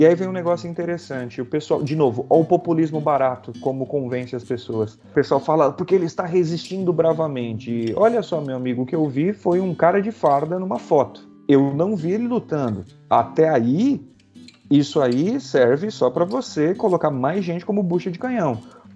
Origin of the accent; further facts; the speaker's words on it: Brazil; É, claro, a gente nunca vai saber como brasileiro isso, né?